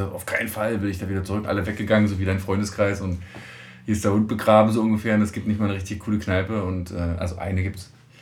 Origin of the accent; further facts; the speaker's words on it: Bad Schmiedeberg, Saxony-Anhalt, Germany; Aus der Dübener Heide, Bad Schmiedeberg, bei Wittenberg.